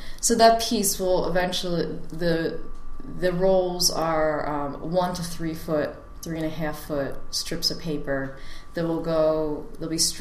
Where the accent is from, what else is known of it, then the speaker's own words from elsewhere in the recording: Pennsylvania, United States; I grew up outside of Philadelphia.